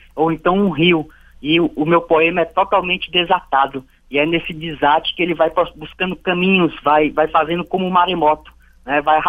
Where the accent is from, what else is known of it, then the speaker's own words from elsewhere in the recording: Piauí, Brazil; moved away as an adult; Eu saí do Piauí com 22 anos de idade. Hoje eu estou com 30. Então já tem um distanciamento do Piauí